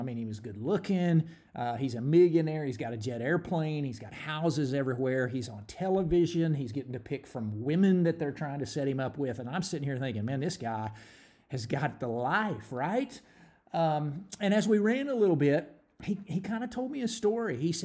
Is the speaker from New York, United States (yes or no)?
no; Texas, United States; I'm from Texas.